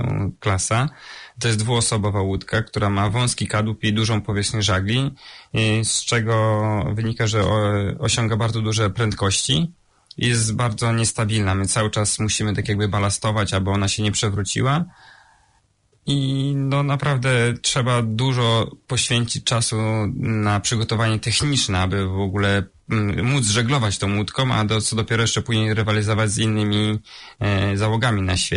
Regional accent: Dobrzyń nad Wisłą, Kuyavian-Pomeranian Voivodeship, Poland; Pochodzę, urodziłem się w takiej bardzo małej miejscowości, Dobrzyn nad Wisłą.

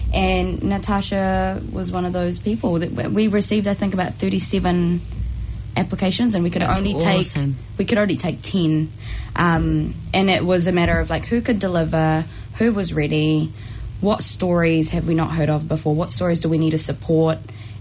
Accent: Philippines; I'm a Filipino and I'm never late.

